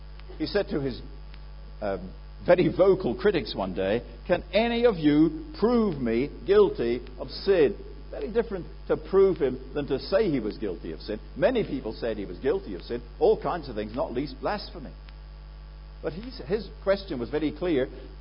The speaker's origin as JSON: {"language": "English", "country": "Guernsey", "said": "When I come from the Channel Island of Guernsey. I was born in Guernsey, tiny little dot on the map off the north-northwest coast of France, north coast of France actually, but belonging to the UK."}